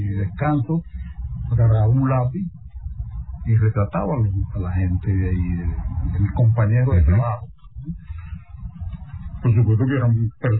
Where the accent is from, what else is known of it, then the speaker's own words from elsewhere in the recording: Santa Bárbara, Venezuela; Yo en mi viaje cuando salí de Santa Bárbara a estudiar a Mérida